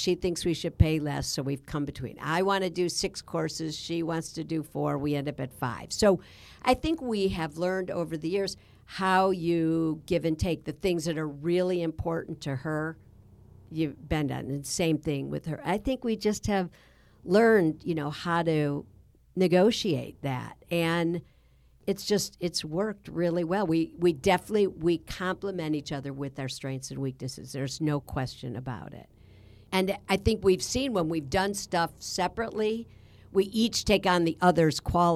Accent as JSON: {"language": "English", "region": "Midwest", "country": "United States", "said": "And we're both from the Midwest, which I think we're both really hardworking."}